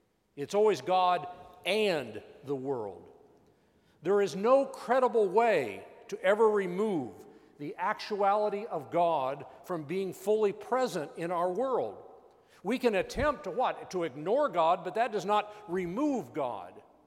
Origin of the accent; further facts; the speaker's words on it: Rossville, United States; it's interesting that there are two people here from my hometown of Rossville